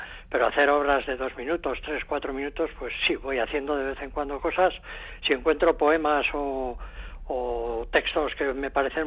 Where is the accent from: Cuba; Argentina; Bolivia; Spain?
Spain; Hondarribia, Basque Country; que dediqué a la parroquia de mi pueblo el año 1980, está dedicada a la parroquia de Hondarribia el año 80